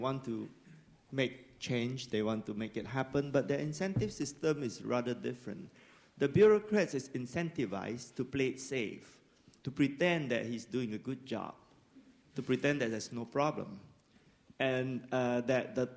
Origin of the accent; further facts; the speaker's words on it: Singapore; I'm the founder of the World Toilet Organization, and I'm from Singapore.